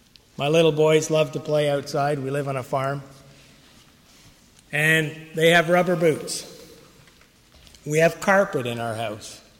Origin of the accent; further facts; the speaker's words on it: Ontario, Canada; Most of you know that I'm from Ontario